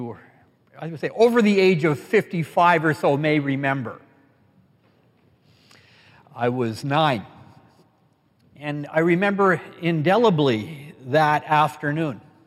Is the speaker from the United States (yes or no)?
no; British Columbia, Canada; I grew up in the Fraser Valley, and if I recollect properly, we had just come back from Cultus Lake.